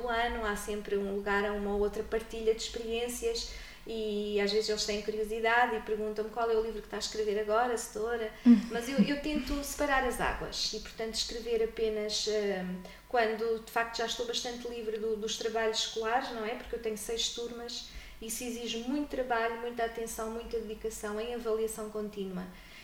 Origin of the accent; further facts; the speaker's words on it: Centro, Portugal; em Coimbra, e fiz o estágio na escola secundária Avoar Borteiro. Entretanto, mal terminei, voltei à Beira, voltei à minha terra-mãe, não é? E desde então, há 27 anos que dou aulas aqui no Conselho da Covilhã